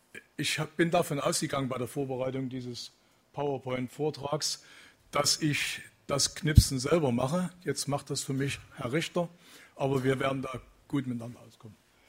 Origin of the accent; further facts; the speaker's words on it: Dresden, Saxony, Germany; moved away as an adult; ich bin 1943 in Dresden geboren, wurde 1961, wie alle hier, eingemauert, bin 1984 mit meiner Familie nach dem Westen gegangen über Ausreiseantrag.